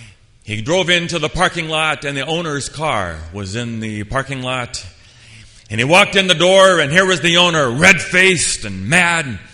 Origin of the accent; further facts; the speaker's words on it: Thailand; I grew up in Thailand, my father was a missionary